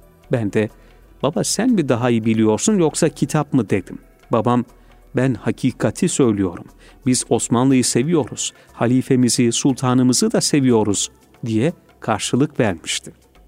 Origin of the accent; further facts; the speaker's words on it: Cairo, Cairo Governorate, Egypt; born there; Turkish is a second language; 1941 yılında Kahire'nin Hilvan semtinde doğmuşum.